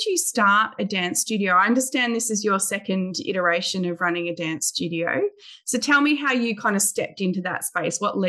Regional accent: New Zealand; now in Australia; I'm a Kiwi born and bred, so moving to Australia

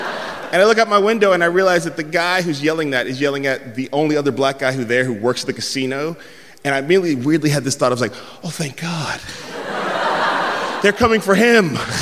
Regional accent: San Francisco, California, United States; And I'm from San Francisco. I've never, ever heard that before

